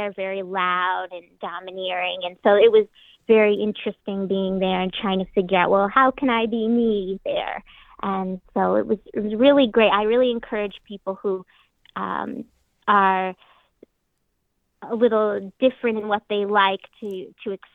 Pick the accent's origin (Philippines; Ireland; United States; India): United States; Scranton, Pennsylvania; I grew up here in Scranton, and I was around a lot of older people, and I think that's how I became an old soul.